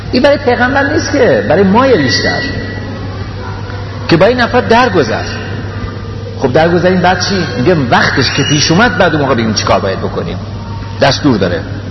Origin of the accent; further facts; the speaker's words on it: Iran; من ایرانیم